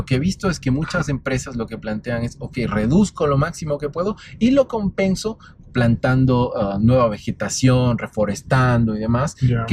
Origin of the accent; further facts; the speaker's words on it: Ecuador; si en algún momento dado, como profesional ecuatoriano, estás involucrado en cualquiera que sea la cadena de valor